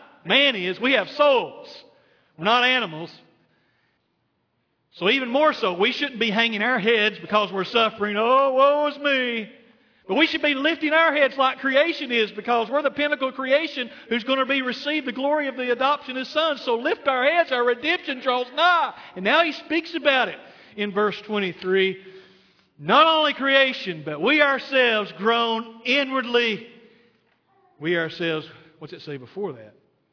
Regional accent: Tennessee, United States; I grew up in Tennessee. We had this garden where Mom and Dad wanted to plant everything.

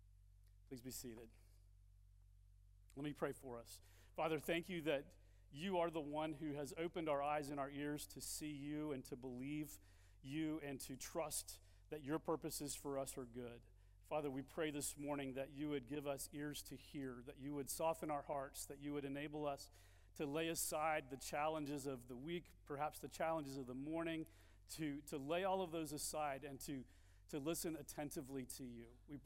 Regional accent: Georgetown, Texas, United States; now in San Antonio, United States; I come from Georgetown, Texas, where I spent the last 15 years or so church planting. And about a year ago, we moved to San Antonio.

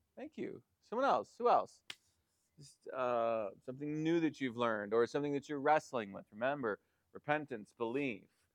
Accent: Conneautville, Pennsylvania, United States; If you were to come to my hometown, this would have been about 30 years ago, Conneautville sits in a valley, the Conneaut Valley.

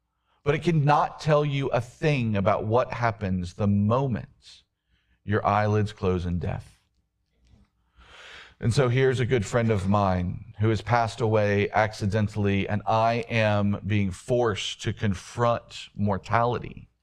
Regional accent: the South, United States; but I grew up in the South, so I thought I was a Christian.

